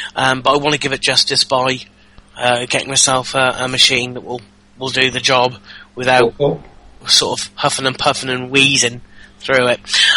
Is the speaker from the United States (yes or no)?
no; United Kingdom; Yeah, no, it's good being British.